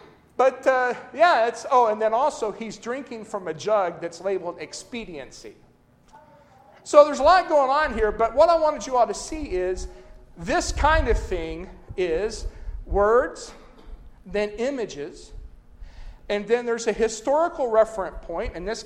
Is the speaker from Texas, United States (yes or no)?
no; Kentucky, United States; now in Tennessee, United States; So I thought, since I'm from Kentucky and I'm here in Tennessee